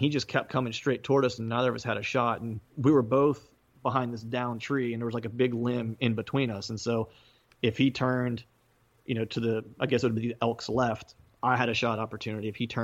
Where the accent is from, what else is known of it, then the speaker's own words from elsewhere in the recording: Pennsylvania, United States; now in Philadelphia, United States; Yeah, South Central Pennsylvania. I live in Eastern PA now, just in the suburbs of Philadelphia.